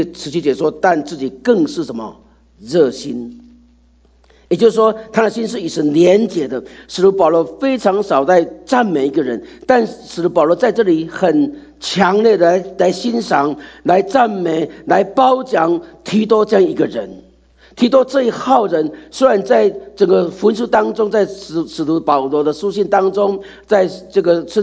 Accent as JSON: {"language": "Chinese", "country": "Taiwan", "said": "讲这个不妨，因为我从台湾来"}